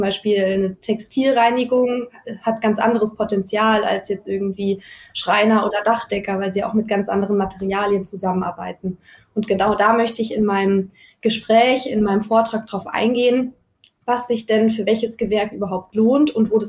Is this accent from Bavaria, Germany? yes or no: yes; Munich, Bavaria, Germany; Ich komme aus München